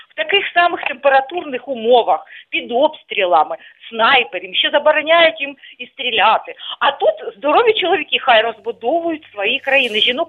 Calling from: Luhansk Oblast, Ukraine; Я з Луганщини, вітаю.

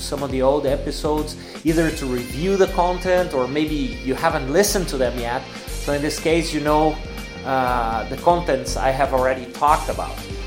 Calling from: Porto Alegre, Rio Grande do Sul, Brazil; English is a second language

